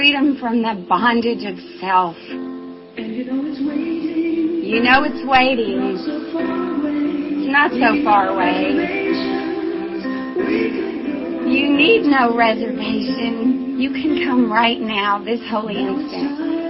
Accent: Galveston, Texas, United States; He came to my hometown of Galveston, Texas. He met my family and my mother.

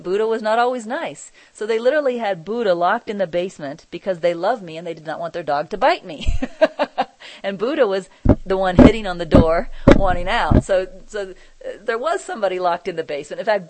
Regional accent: Kansas, United States; now in North Carolina, United States; You see, I'm from Kansas, and I live in rural North Carolina now.

